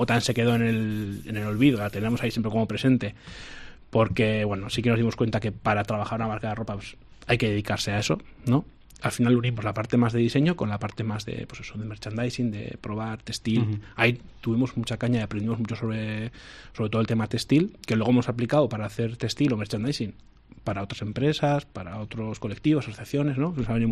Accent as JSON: {"language": "Spanish", "town": "Barañáin", "region": "Navarre", "country": "Spain", "said": "yo soy de Barañáin, dos amigos de Barañáin"}